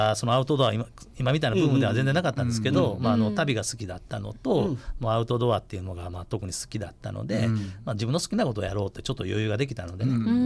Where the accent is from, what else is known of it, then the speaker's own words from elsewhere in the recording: Katsuragi, Wakayama, Japan; 生まれも育ちもずっと桂木町なんで、